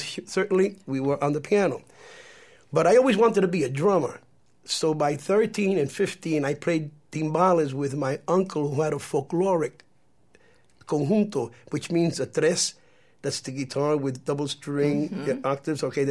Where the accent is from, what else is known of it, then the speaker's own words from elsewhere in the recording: Bronx, New York, United States; also born or lived in Harlem; back to Harlem where I was born because I was raised in the Bronx. When I was 5 years old, I was brought to the Bronx by about 1941.